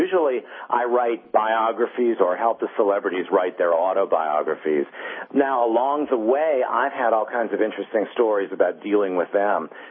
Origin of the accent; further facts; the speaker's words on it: Pontiac, Michigan, United States; She's from my hometown of Pontiac, Michigan.